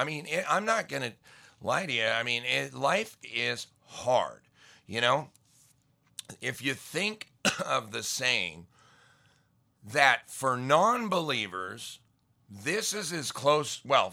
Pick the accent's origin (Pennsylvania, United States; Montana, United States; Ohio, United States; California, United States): Montana, United States; I grew up in Montana. I mean, I grew up working hard on, and I had jobs on farms and ranches